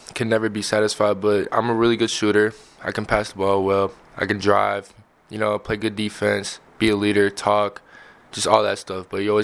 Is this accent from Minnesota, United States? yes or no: yes; St. Paul, Minnesota, United States; Well, I'm from St. Paul, Minnesota, and I'm here because I love the game